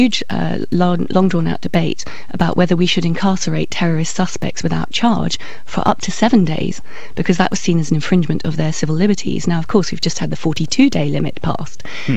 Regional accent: United Kingdom; We are British. We are used to a notion of democracy and freedom and basic rights.

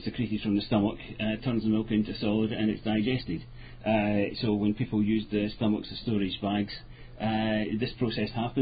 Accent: Paisley, Scotland, United Kingdom; Originally Scotland.

